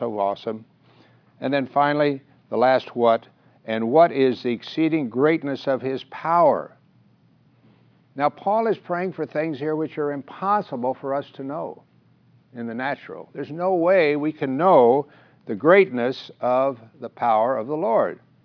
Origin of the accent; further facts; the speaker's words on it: United States; but I'm an American, not necessarily living in a foreign land